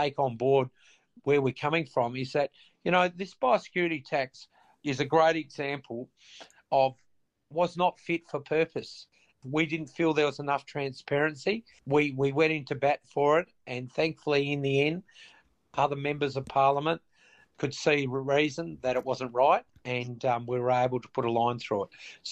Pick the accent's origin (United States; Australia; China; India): Australia; Western Australia; particularly a state like Western Australia, which is my home state